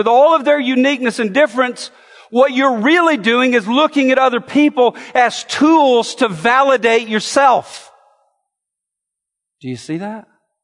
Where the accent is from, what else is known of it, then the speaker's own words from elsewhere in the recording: Alabama, United States; You know, I'm from the South. I'm from Alabama